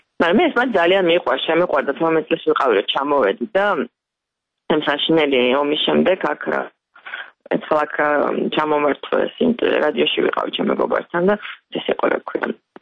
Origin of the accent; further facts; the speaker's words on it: Tbilisi, Georgia; მივხვდი იმისა რომ ჩემ ქალაქაცული, მაგრამ თბილისში გავიზარდე.